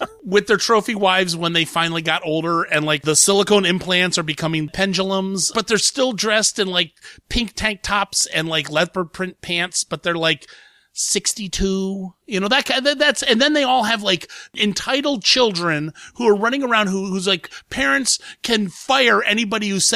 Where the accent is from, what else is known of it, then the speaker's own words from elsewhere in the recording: Ohio, United States; But I'm not from Oxnard, California. I was just visiting, bitches. I got to go back to Ohio.